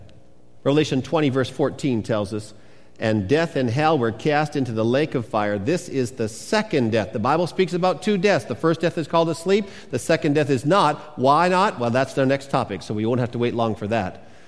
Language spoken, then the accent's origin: English; Washington, United States; I grew up outside of Vancouver, as you know, and the whole West Coast.